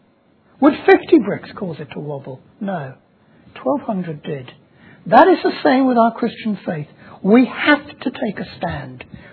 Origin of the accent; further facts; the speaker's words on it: England, United Kingdom; You see, the trouble with us is we're English, and the English want to be tolerant.